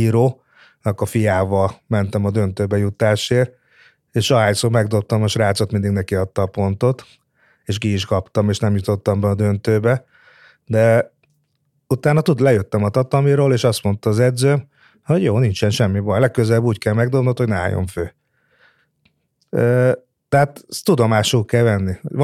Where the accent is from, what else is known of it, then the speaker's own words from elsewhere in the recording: Hungary; mi magyarok vagyunk, tehát el lehet innen menekülni, meg el lehet futni, de akkor is magyar lesz-e.